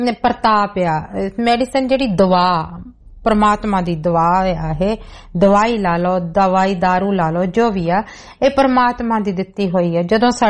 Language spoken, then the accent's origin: Punjabi; Punjab, India; moved away; ਜਿਨ੍ਹਾਂ ਸਮਿਆਂ ਦੇ ਵਿੱਚ ਮੈਂ ਪੰਜਾਬ ਛੱਡਿਆ ਆ ਅੱਜ ਤੋਂ 30 ਵਰੇ ਪਹਿਲਾਂ